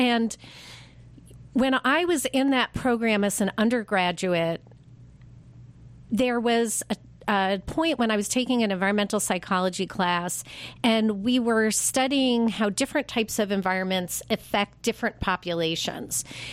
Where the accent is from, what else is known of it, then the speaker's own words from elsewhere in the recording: Long Island, New York, United States; So I grew up on Long Island and ended up going to Cornell University.